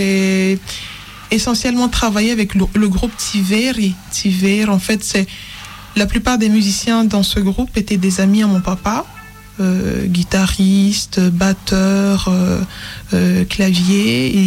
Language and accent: French; Madagascar; moi, je viens du sud-ouest de Madagascar, où on chante plutôt un mélange de musique sud-africaine avec du sakalava.